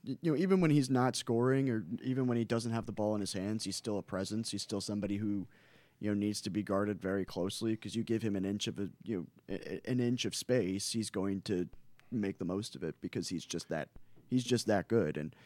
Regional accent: St. Louis, Missouri, United States; because I'm from St. Louis

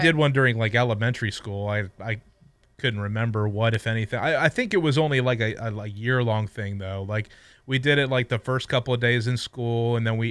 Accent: Ohio, United States; being born and raised in Ohio.

